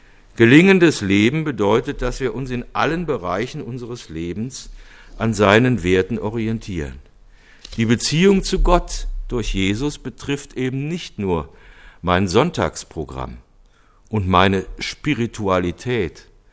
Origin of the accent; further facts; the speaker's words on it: Cologne, North Rhine-Westphalia, Germany; Ich erinnere mich, in meiner Jugend ging ich in Köln manchmal in eine Gemeinde